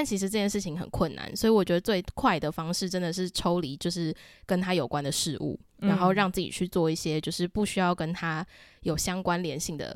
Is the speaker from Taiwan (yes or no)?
yes; Taiwan; 然后所以我就想说他确实有抓到就是我们台湾人习惯用的语句